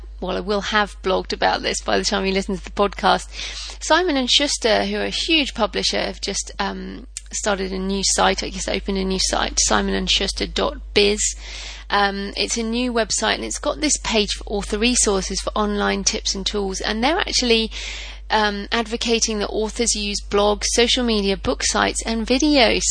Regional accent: United Kingdom; And I guess being British, the rain helps me.

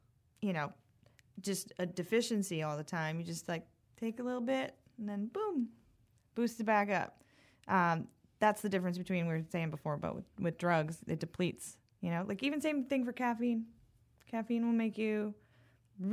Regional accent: East Coast, United States; I mean, I'm from the East Coast.

